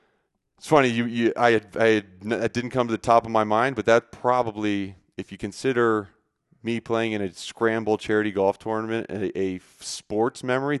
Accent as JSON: {"language": "English", "region": "Pennsylvania", "country": "United States", "tie": "born or raised there", "said": "growing up in the Northeast, outside of Philadelphia, we did like a Washington, D.C. field trip when we were younger."}